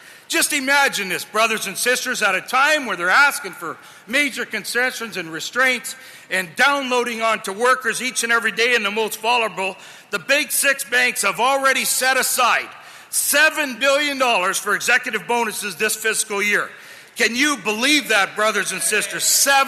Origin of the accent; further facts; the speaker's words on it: Windsor, Ontario, Canada; the city of Windsor, and I've got a heartbeat for the city of Windsor, obviously that's my hometown.